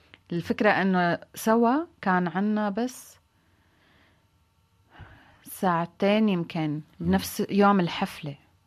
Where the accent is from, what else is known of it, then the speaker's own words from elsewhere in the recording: Syria; الكل أمريكان ما عدا أنا سورية.